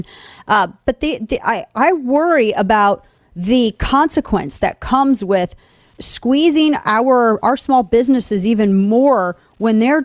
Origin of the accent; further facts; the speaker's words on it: Missouri, United States; because that's in my home state of Missouri.